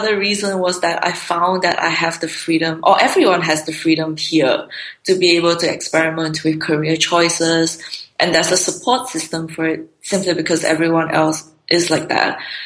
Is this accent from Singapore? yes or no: yes; Singapore; Since I grew up in Singapore, I was tired of it. And I have lived in, I lived in Paris for a bit when I was like 22.